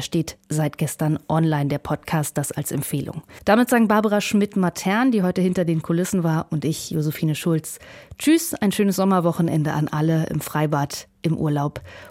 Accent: Berlin, Germany

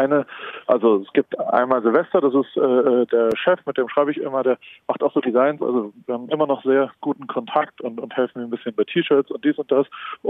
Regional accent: Hamburg, Germany; ich komme aus Hamburg

